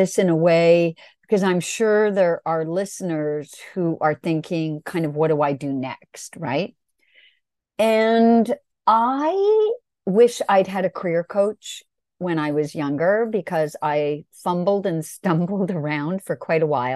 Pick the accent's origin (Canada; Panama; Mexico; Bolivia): Canada; now in New York City, United States; I live in New York City and I am Canadian and a mother of two sons